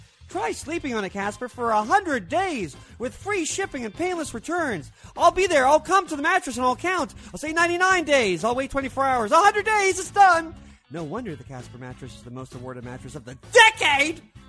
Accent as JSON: {"language": "English", "country": "Canada", "said": "Why? I'm a Canadian."}